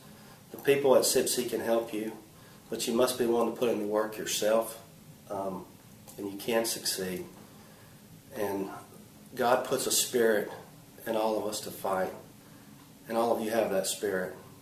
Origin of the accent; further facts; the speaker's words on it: Huntsville, Alabama, United States; and I'm from Huntsville, Alabama.